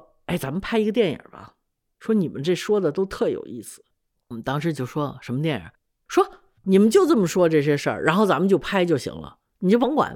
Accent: United States; 但是因为我在美国长大就没这个概念

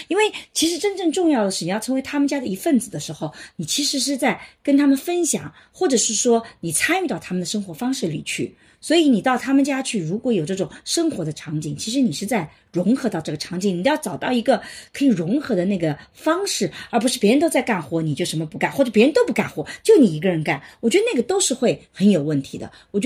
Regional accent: Jiangnan, China; 就是只是呢保持我们江南人应有的礼仪

